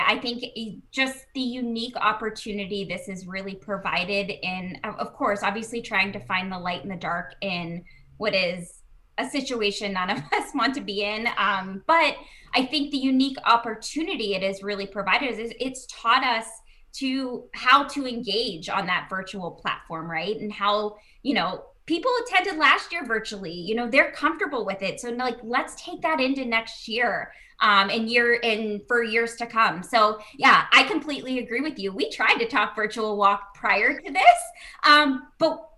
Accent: Pittsburgh, Pennsylvania, United States; I'm from Pittsburgh, big Mr. Rogers fan

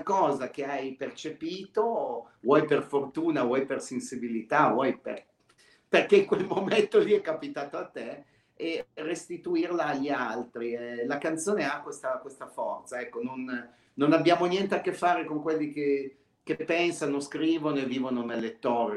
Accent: Acqui Terme, Piedmont, Italy; born there; i miei genitori, insomma. Sono di altre zone, ma sono nato ad Acqui, sono nato nel Monferrato.

